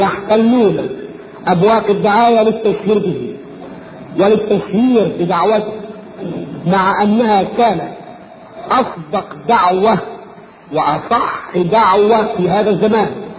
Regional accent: Egypt; إذا عندنا في مصر

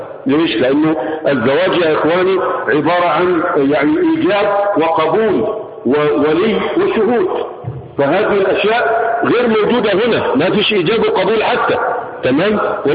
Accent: Egypt; ما كان يسمى في بعض الأحيان عندنا في مصر زواجا عرفيا

